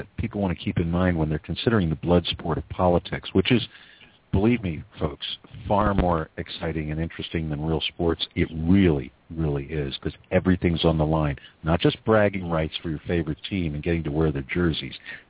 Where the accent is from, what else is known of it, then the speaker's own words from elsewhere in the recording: Pennsylvania, United States; But I'm from Pennsylvania, which is a conservative state in a sense.